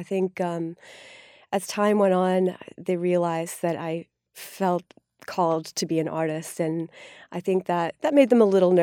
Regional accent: Denver, Colorado, United States; also born or lived in Ithaca / Iowa; Well, I was born in Ithaca and then spent most of my childhood in Denver and in the Midwest in Iowa.

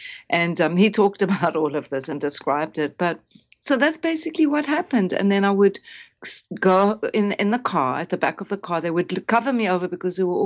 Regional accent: South Africa; when I could apply them as a South African, you know, as a child growing up in this really unjust, inhumane society.

